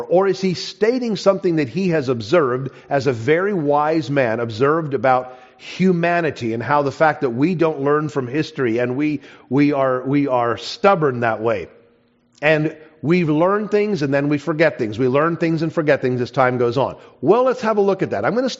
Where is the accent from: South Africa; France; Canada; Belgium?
South Africa; now in United States; Now, I didn't grow up here. All the history I had growing up in South Africa was British-oriented, so I learned more of the British history.